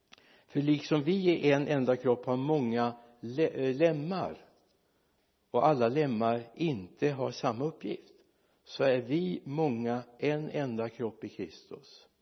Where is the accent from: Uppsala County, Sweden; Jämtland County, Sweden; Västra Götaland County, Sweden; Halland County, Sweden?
Västra Götaland County, Sweden; Mariestad; när jag spelade handboll en gång i tiden, hemma i Mariestad